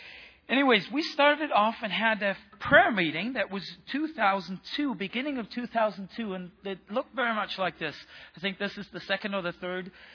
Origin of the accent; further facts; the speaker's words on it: Germany; I am actually native German, and so it makes it